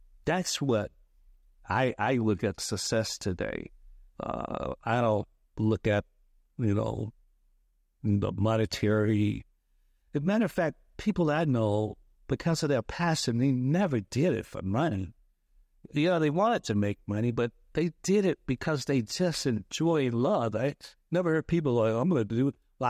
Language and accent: English; Gaston, Alabama, United States; I grew up in Gaston, Alabama